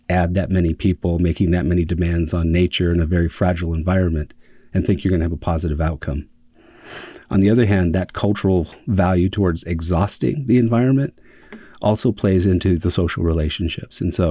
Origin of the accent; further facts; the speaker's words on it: California, United States; also born or lived in Arizona; Well, I'm originally from California.